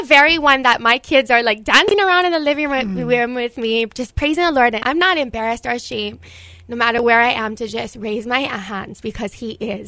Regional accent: Kihei, Hawaii, United States; also born or lived in Oahu / Kapahulu; I was born here in Oahu, and I actually was raised in Maui and Kihei. And moved back when I was in elementary. We lived in Kapahulu, right down the road from Waikiki Beach.

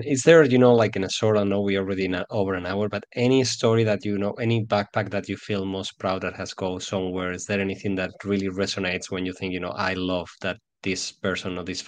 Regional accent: Pamplona, Navarre, Spain; I'm from Pamplona, the place of the running of the bulls.

